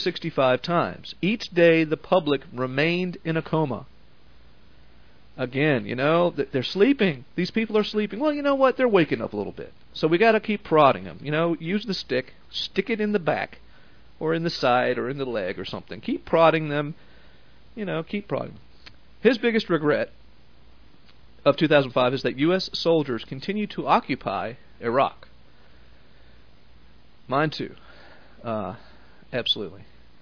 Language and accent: English; Virginia, United States; I talk funny, and I suppose I do, being that my mother was from Montana, my dad from California, and I grew up in Southern Virginia.